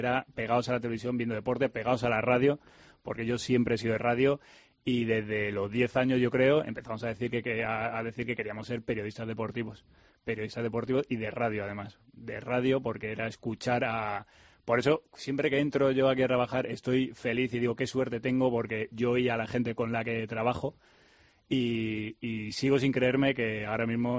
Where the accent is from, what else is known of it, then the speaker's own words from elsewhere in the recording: Barcelona, Catalonia, Spain; now in Madrid, Spain; Soy de Barcelona, nacido en Barcelona, aunque llevo viviendo en Madrid 30 años